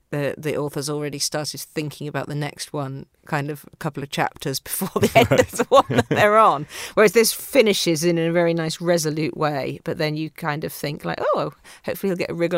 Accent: Yorkshire and the Humber, United Kingdom; I grew up in Yorkshire.

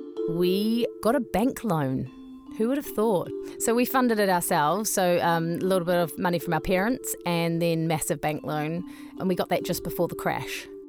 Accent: New Zealand; Pip's English and I'm Kiwi

